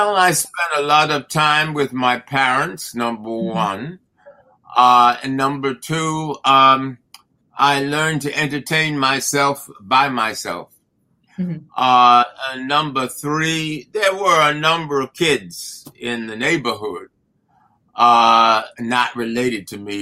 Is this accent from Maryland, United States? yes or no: yes; Baltimore, Maryland, United States; I was born Black in Baltimore when Baltimore was part of, obviously, of Maryland, and Maryland was a segregated state.